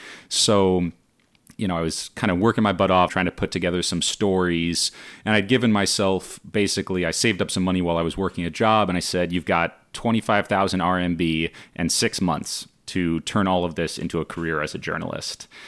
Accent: Palo Alto, California, United States; Yeah, buying a bunch of homes in my hometown.

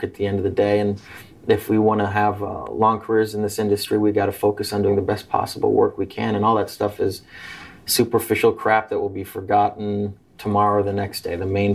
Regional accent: Los Angeles, California, United States; I've grown up with actors. I grew up in Hollywood.

